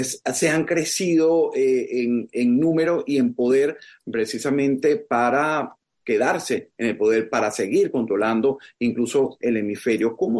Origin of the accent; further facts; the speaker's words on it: Venezuela; moved away; eso no me garantiza a mí nada como venezolano en el exterior